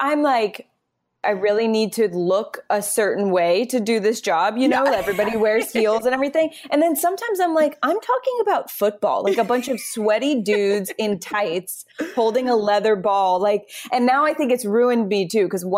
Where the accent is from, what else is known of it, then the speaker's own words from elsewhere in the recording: Phoenix, Arizona, United States; moved away as an adult; now in New York City, United States; So when I graduated high school, I grew up in Phoenix. I got on a plane and moved to New York City and didn't have any money.